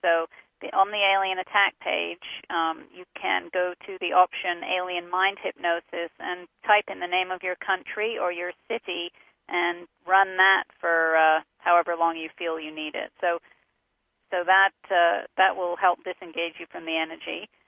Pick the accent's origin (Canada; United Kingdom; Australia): United Kingdom; England; now in United States; okay, I'm from England. There's been no invasion in England or in America since I've lived here.